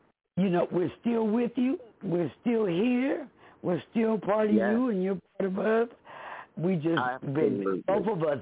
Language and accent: English; Barberton, Ohio, United States; also born or lived in Cleveland; No, I'm from Ohio.